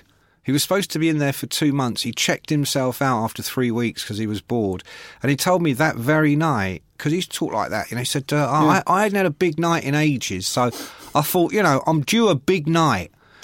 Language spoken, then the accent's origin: English; Ireland; I'm Irish.